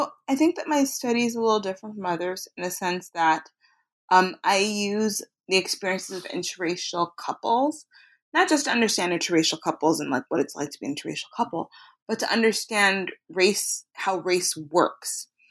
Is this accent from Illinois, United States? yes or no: yes; Chicago, Illinois, United States; I was raised in Chicago, Illinois. I'm second generation Nigerian American. So my parents were born in Nigeria. And I grew up in Chicago.